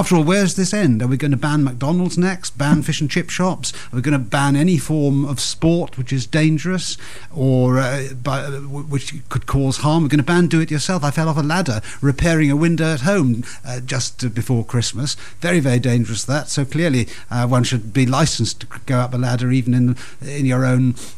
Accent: Wales, United Kingdom; And I grew up in Wales, so I know a bit about it.

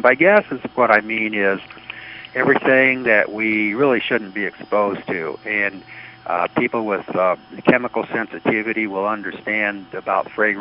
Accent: Los Angeles, California, United States; now in Arizona, United States; I'm actually from the Los Angeles area. Grew up on Venice Beach and then went to Long Beach State and did a couple of years in India and then went to Oklahoma and then settled here in 1979 in Arizona.

